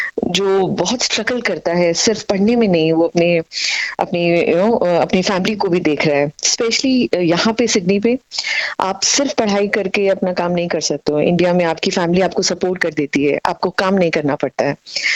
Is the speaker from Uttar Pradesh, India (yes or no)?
yes; Ghaziabad, Uttar Pradesh, India; moved away as an adult; now in Sydney, Australia; मैं एक्चुअली गाजियाबाद से बिलोंग करती हूँ। गाजियाबाद दिल्ली NCR में आता है, वहीं पे पली बड़ी हूँ, वहीं पे अपनी एजुकेशन करी है। सिडनी मैं अपने पूरे परिवार के साथ पिछले साल आई थी, जुलाई में ही